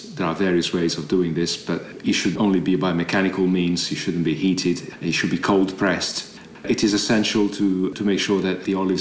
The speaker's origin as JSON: {"language": "English", "town": "Genoa", "region": "Liguria", "country": "Italy", "tie": "born or raised there", "said": "I was basically born in an olive grove. I was born in Genoa too many years ago."}